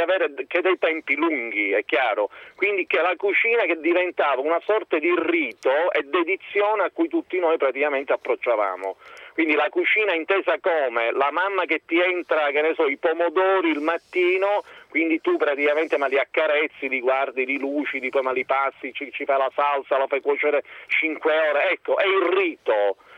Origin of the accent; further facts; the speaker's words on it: Sicily, Italy; La Sicilia per me è un credo, perché mi devo dare tantissimo praticamente alla mia terra e alla creatività che mi ha dato.